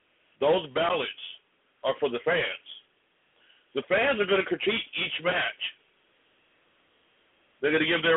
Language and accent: English; Chicago, Illinois, United States; though I am from Chicago.